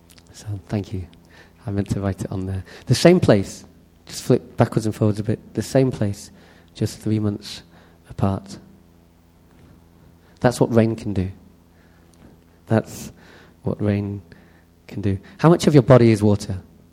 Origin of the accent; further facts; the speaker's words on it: North West England, United Kingdom; We grew up near Manchester, my brother and I.